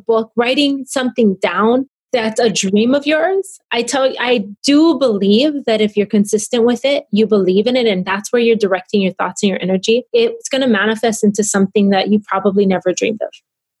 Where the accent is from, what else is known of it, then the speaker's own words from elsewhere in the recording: Hawaii, United States; I speak pidgin. I write bad grammar. Like, I grew up in Hawaii, so I'm I don't even spell right.